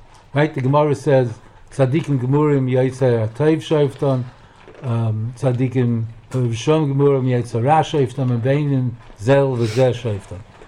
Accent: Baltimore, Maryland, United States; I'm from Baltimore.

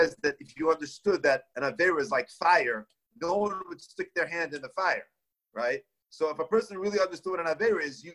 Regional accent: United States; also born or lived in Israel; Everybody asks me where I'm from, I say Eretz Yisrael. They ask me where I grew up, I say I grew up in America.

